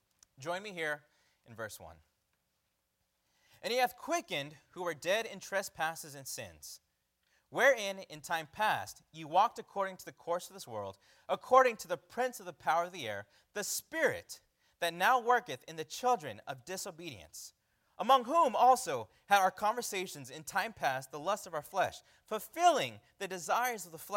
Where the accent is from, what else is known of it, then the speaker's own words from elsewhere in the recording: United States; grew up on the Navajo Reservation. I got saved at the age of 12. Now, my life before I got saved, I grew up really in Native American tradition, in the Native American views.